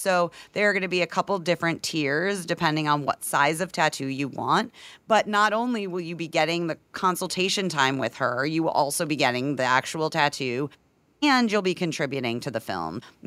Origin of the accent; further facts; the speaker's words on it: Ohio, United States; accent: Midwest; Christian and I are both voice actors from the Midwest. So I think that we have, and I'm from Ohio, so I think my voice is supposed to be the most, like, balanced, unaccented